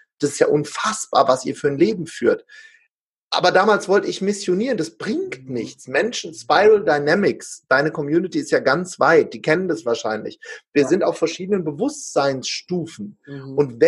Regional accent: Wuppertal, North Rhine-Westphalia, Germany; now in Limburg, Germany; Es gab im Vergleich zu der Zeit, wo ich aufgewachsen bin, in einer Großstadt in Wuppertal, da gab es keinen Bioladen.

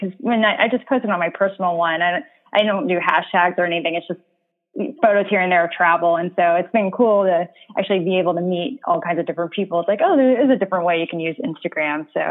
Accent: Oklahoma, United States; also born or lived in California / Massachusetts / Ohio / Texas; now in Phoenix, United States; I'm actually not from here originally. I was born in California, and my dad's job with the government kind of took us all over. So I've lived in Massachusetts, Ohio, Texas, and Oklahoma. Mainly grew up in Oklahoma.

